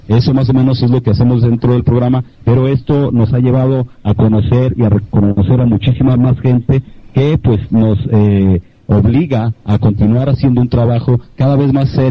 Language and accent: Spanish; Guadalajara, Jalisco, Mexico; Venimos de la ciudad de Guadalajara, Jalisco, México, la tierra del mariachi